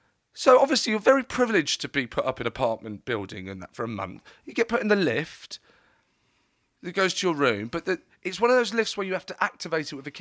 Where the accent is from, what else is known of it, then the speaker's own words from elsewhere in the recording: United Kingdom; And I think there's an with being British, I think there's a kind of undercurrent of...